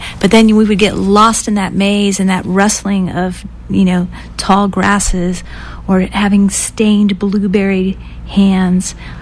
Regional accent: Florida, United States; also born or lived in Massachusetts; I was born in Massachusetts, and when I was young, we moved to Florida, and we would spend summers going back to Massachusetts

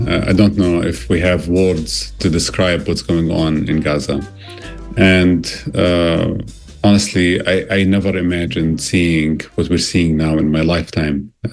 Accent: Baghdad, Baghdad Governorate, Iraq; I was born in Baghdad. I've lived in Iraq during the 1990s. I was there during shock and awe in 2003.

